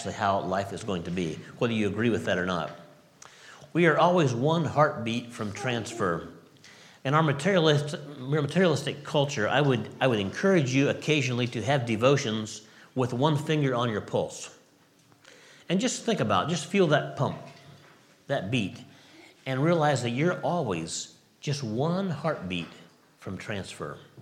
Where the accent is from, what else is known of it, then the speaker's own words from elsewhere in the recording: California, United States; I grew up in California in the United States, and it's a fairly warm climate.